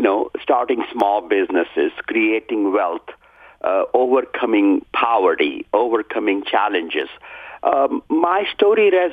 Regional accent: southern India, India; moved away as an adult; now in United States; Well, you know, I grew up in India, southern India.

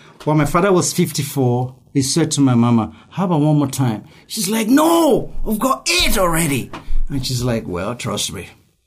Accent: Nigeria; now in Detroit, United States; You could hear that name. It doesn't sound like something from anywhere in east side, this side, west side. I'm actually from Nigeria.

